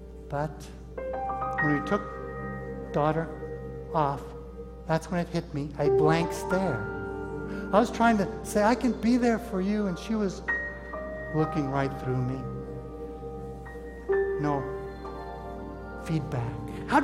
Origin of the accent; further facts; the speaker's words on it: Mexico; English is a second language; Now, growing up in Mexico, I'd seen how people manipulate religious objects very vividly